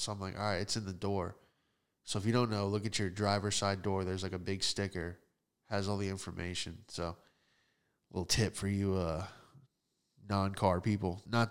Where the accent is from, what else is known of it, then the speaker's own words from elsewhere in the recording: Florida, United States; I guess that's kind of normal for growing up in Florida.